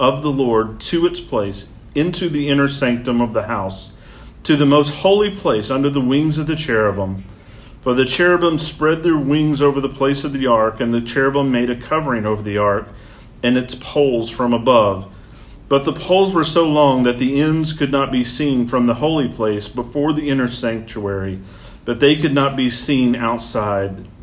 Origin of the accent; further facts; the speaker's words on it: Mississippi, United States; I know I'm from Mississippi, right?